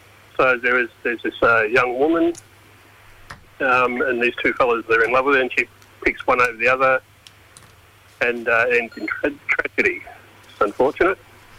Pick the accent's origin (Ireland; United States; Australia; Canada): Australia; Marrickville, New South Wales; also born or lived in Redfern; now in Western Sydney, Australia; I was born and bred in Marrickville. Well, I was actually born in Redfern on the block there.